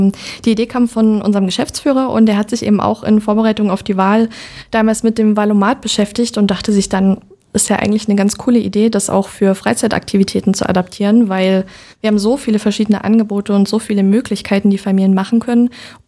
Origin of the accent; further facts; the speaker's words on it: Saxony, Germany; dass ich mit der Oberlausitz meine Heimat, mein Zuhause sozusagen verbinde. Ich wohne hier schon immer, habe meine Kindheit hier verbracht